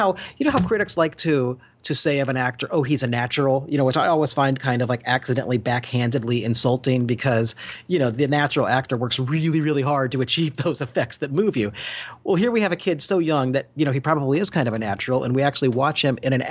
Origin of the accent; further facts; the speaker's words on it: Kansas, United States; I'm a kid from Kansas who somehow got into this.